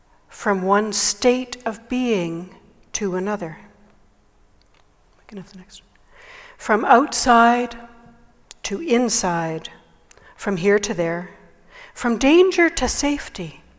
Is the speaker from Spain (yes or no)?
no; Winnipeg, Manitoba, Canada; In cold climates, like the one I grew up in Winnipeg, there are always two doors to a house.